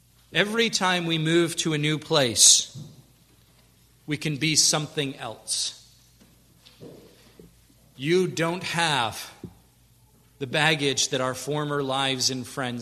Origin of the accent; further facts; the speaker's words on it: United States; Because I'm an American. I don't patch clothes.